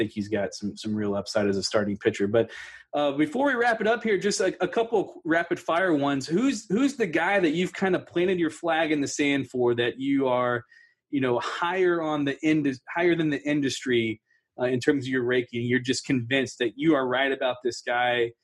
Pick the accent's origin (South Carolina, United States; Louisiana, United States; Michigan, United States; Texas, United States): Texas, United States; Spring; I grew up in the Spring Klein area